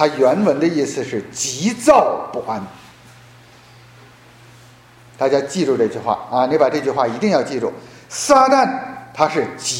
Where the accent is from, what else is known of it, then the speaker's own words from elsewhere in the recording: China; now in United States; 我到美国来啊，我发现这么多的这个台湾人啊，我们是大陆人